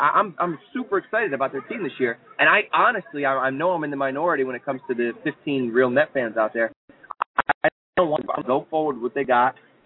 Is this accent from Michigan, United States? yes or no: no; New York, United States; we have to like the Knicks because I'm from New York.